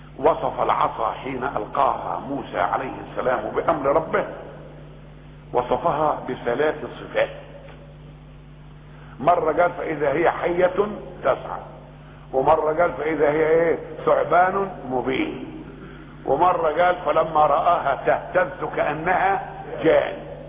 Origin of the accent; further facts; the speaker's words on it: Egypt; في بلدنا مصر دي، وأبو فرعون كان في مصر